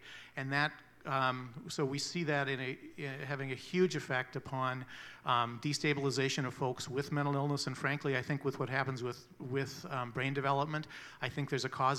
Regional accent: Marshall, Minnesota, United States; I grew up in Marshall, Minnesota

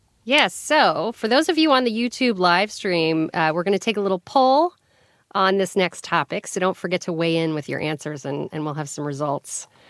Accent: Colorado, United States; I call it pop because I grew up in Colorado.

